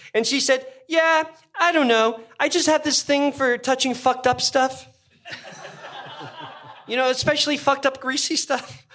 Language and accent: English; Toronto, Ontario, Canada; I grew up in Toronto